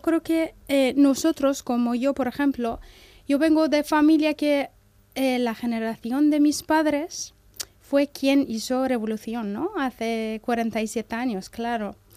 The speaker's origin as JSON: {"language": "Spanish", "country": "Iran", "second_language": "Spanish", "said": "ellos van a hacer un cambio brutal en mi país, en la historia de Irán."}